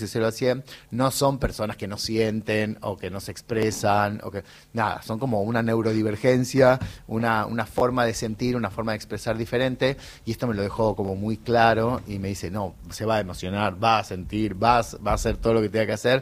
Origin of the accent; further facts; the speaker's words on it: Gálvez, Santa Fe, Argentina; Y el pueblo tenía, Gálvez, mi pueblo tenía una inquietud cultural particular.